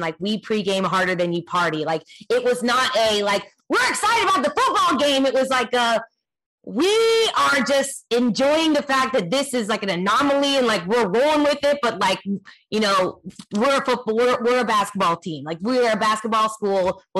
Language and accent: English; Kansas, United States; And I was like, he knows that I am from Kansas.